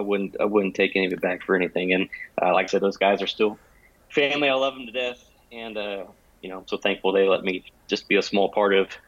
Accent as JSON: {"language": "English", "town": "Belton", "region": "Texas", "country": "United States", "tie": "born or raised there", "also_born_or_lived": "Hutto", "said": "I'm from Belton, born and raised. I spent some time in Hutto, so I am a Hutto hippo, always a hippo."}